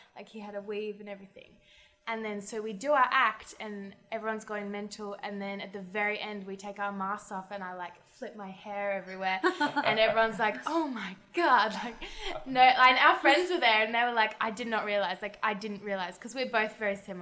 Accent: Perth, Western Australia, Australia; as soon as I came home from London, because I came home to Perth.

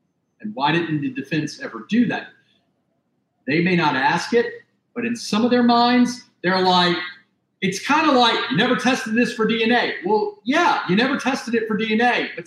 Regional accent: the South, United States; I'm from the South.

